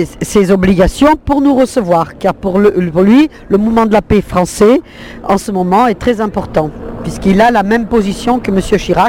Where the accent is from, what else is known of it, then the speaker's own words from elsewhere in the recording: Grenoble, Auvergne-Rhône-Alpes, France; Je viens de Grenoble.